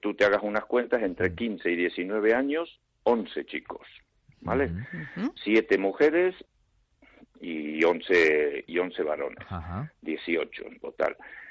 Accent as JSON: {"language": "Spanish", "country": "Argentina", "moved": "yes", "lives_now": "Spain", "said": "Yo soy argentino, mi padre era de aquí, de Madrid, y yo, bueno, vine a trabajar a la zona en su tiempo."}